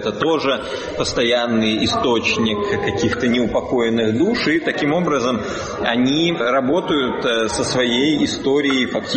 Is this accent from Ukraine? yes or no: no; Saint Petersburg, Russia; Можно сказать, что мы из Петербурга.